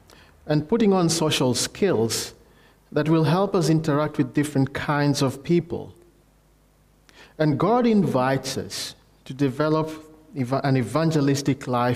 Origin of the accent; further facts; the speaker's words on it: Kenya; I grew up in Kenya. That's where I became a Christian. That's where I also went to Bible College.